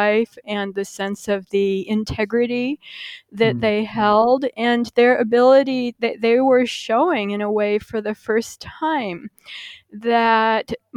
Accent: United States; then me as an American, why not?

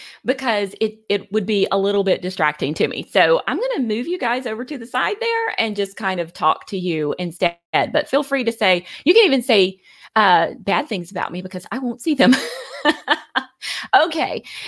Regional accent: Alabama, United States; I am from Alabama, if you didn't notice the accent.

